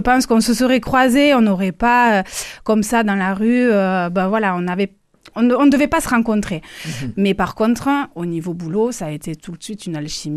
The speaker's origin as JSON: {"language": "French", "town": "Toulouse", "region": "Occitanie", "country": "France", "tie": "born there", "also_born_or_lived": "Paris", "said": "moi j'ai décidé de revenir dans ma ville natale, donc Toulouse, après des années à Paris."}